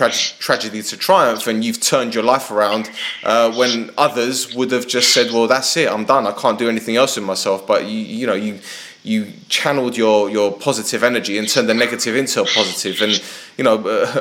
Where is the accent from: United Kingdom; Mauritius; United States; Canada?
United Kingdom; London; I grew up in Edmonton and Tottenham and all these areas